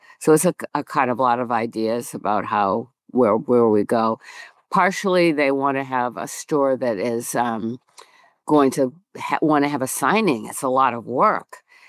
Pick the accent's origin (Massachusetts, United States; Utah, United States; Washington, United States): Massachusetts, United States; Hingham; it's my hometown as a setting, Hingham, Massachusetts.